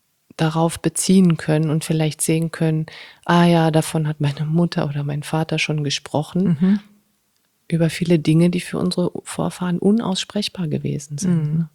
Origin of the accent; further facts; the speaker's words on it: Hesse, Germany; Also ursprünglich bin ich aus dem Frankfurter Raum, aus Hessen.